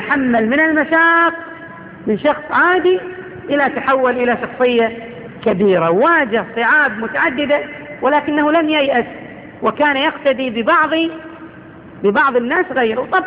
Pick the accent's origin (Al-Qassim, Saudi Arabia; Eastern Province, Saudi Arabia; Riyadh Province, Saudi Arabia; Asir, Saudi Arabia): Eastern Province, Saudi Arabia; Al-Ahsa; شخص كان من أحسائنا الحبيبة